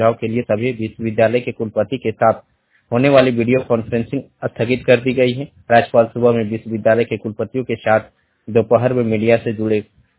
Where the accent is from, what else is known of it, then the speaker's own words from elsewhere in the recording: Ranchi, Jharkhand, India; मैं रांची से हूँ